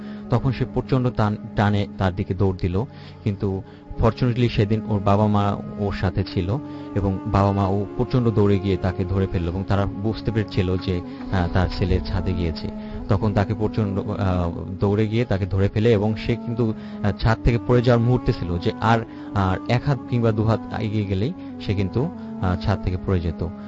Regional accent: Kotalipara, Dhaka Division, Bangladesh; আমি ঘটনা গোপালগঞ্জের কোটালীপাড়া থেকে আসছি।

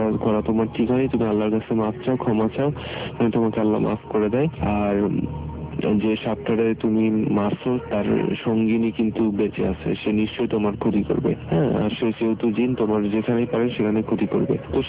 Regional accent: Jessore, Khulna Division, Bangladesh; now in Dhaka, Bangladesh; আমি ঢাকাতে থাকি, ঢাকাতে পড়ালেখা করি কোনো এক প্রাইভেট ইউনিভার্সিটিতে। তো আমার গ্রামের বাড়ি যশোরে, যশোর সিটির শহরের বেশ অদূরেই একটা গ্রামে, শহর থেকে বেশ কাছেই, 15-20 মিনিটের পথ টেম্পুতে।

